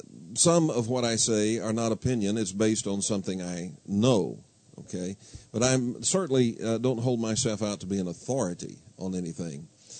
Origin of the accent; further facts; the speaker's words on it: United States; My credentials are, I am a human, I am an American, I am free, and I read.